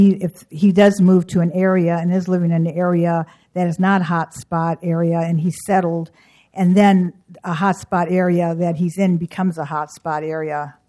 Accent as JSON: {"language": "English", "town": "Detroit", "region": "Michigan", "country": "United States", "lives_now": "Portland, United States", "said": "I feel Portland is not a large, large city. I come from Detroit."}